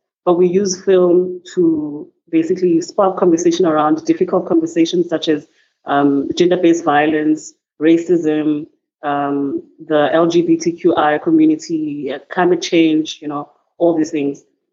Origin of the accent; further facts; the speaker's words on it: Cape Town, Western Cape, South Africa; from Cape Town, who was born and bred in Cape Town, but I've worked in Johannesburg